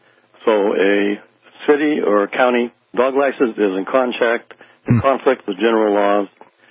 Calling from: California, United States; Hi, I'm calling from California regarding the dog license.

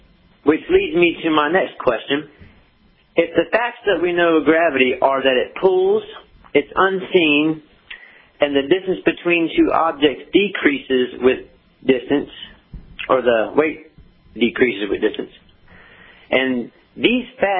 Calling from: Cocoa, Florida, United States; I don't have a radio station, but I'm calling from Cocoa, Florida.

